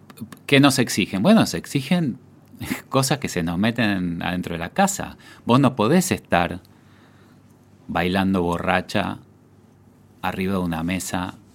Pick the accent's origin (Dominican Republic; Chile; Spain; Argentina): Argentina; Nosotros somos, digamos, ser argentino es, yo a veces lo digo así, ser argentino es creer en el Nunca Más.